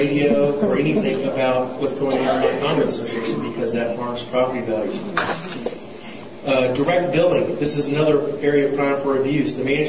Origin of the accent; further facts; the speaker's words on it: Austin, Texas, United States; if any of you keep up with the Dallas paper, I'm from Austin